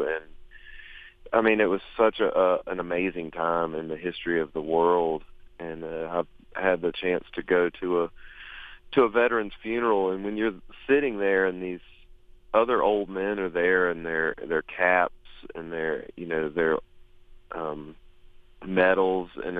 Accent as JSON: {"language": "English", "region": "North Carolina", "country": "United States", "said": "we're from North Carolina, so being from the South, the Civil War is kind of this unavoidable thing."}